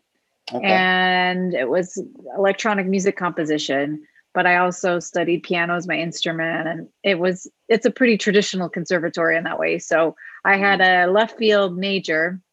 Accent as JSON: {"language": "English", "region": "Illinois", "country": "United States", "tie": "born or raised there", "said": "So I grew up outside Chicago, and I did my undergrad at Northwestern."}